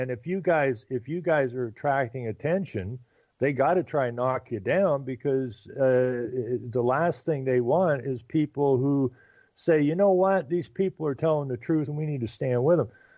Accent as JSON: {"language": "English", "country": "Canada", "said": "I'm a Canadian."}